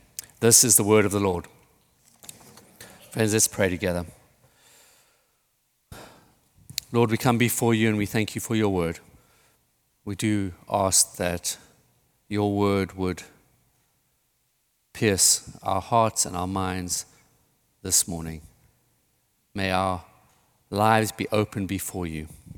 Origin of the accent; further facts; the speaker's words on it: South Africa; now in United States; Growing up in South Africa, when you were applying for a job, you'd put together, you know, what we called a CV.